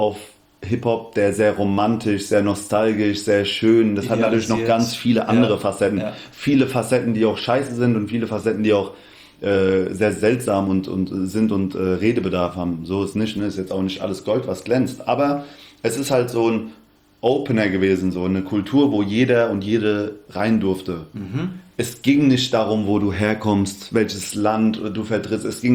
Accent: Hesse, Germany; accent: Hessian; Ich babbel ja auch hessisch oder kann hessisch babbeln, wenn ich das möchte.

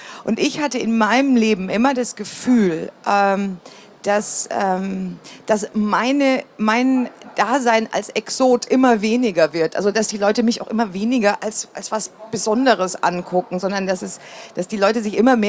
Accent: East Germany, Germany; ich bin im Osten groß geworden

